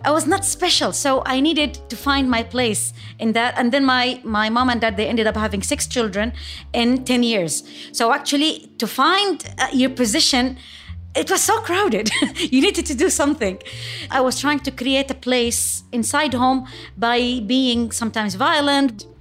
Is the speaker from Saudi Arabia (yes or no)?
yes; Mecca, Makkah Province, Saudi Arabia; I was born and raised in Mecca, Saudi Arabia.